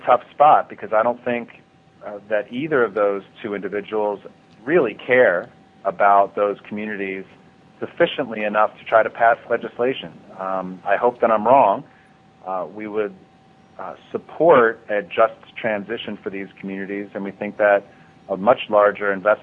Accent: New Jersey, United States; I grew up on the New Jersey shore, and my mom was a teacher.

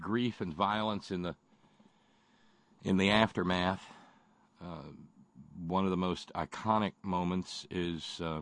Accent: Alabama, United States; let's remember, everybody, I was raised in Alabama, okay?

